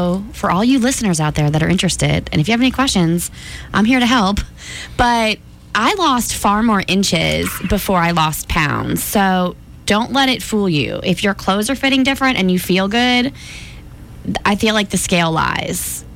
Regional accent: Alabama, United States; But I'm like, we're from Alabama.

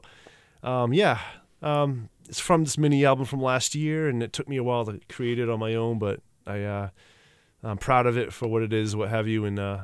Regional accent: Westbrook, Maine, United States; Well, from the area, I'm from Westbrook. I live in Gorham now and been around for quite a while.

